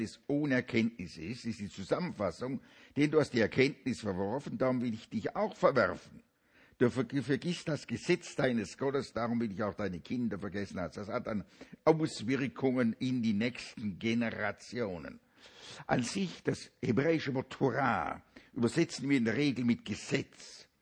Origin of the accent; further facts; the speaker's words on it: Switzerland; Und ich sage das jetzt als Schweizer Leute.